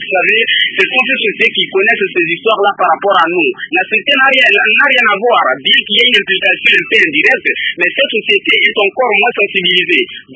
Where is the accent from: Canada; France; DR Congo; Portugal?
DR Congo; Équateur; Et ici précisément chez nous, à l'Équateur